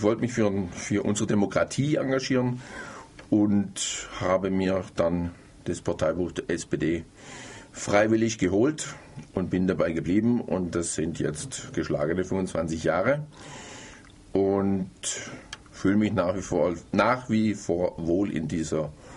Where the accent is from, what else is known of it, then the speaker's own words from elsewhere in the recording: Großbärenweiler, Baden-Württemberg, Germany; Ich bin in einem Dorf, Großbärenweiler, aufgewachsen.